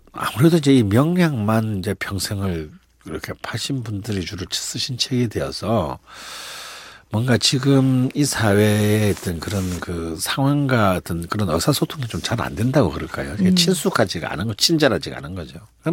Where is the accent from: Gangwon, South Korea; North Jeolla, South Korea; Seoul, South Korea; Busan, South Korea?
Busan, South Korea; 그래서 그러고 저는 또 다시 이제 부산 고향인 부산에서 솔로 올라왔고